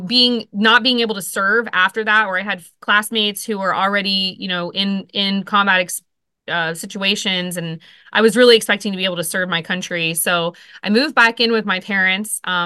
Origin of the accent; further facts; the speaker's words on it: Winter Haven, Florida, United States; I came from a tiny town in Central Florida called Winter Haven.